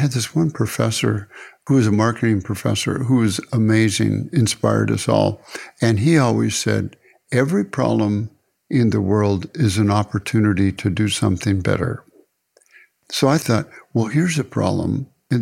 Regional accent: California, United States; from California.

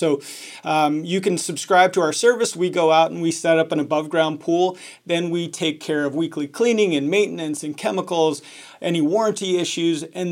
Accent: Phoenix, Arizona, United States; from Phoenix, Arizona.

